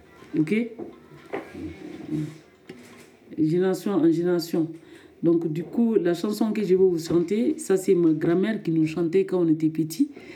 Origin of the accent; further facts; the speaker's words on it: Mali; Donc je viens du Mali, donc il y a beaucoup de compétences artisanales, là.